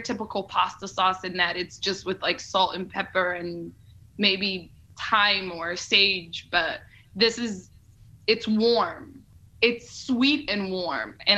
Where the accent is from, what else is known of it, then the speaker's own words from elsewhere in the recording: Mogadishu, Banaadir, Somalia; I grew up in Mogadishu. I was born in Mogadishu.